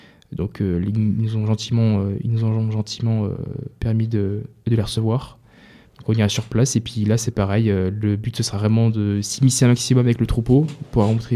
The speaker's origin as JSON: {"language": "French", "town": "Digne-les-Bains", "region": "Provence-Alpes-Côte d'Azur", "country": "France", "said": "je viens de Digne, donc c'est pas à côté non plus"}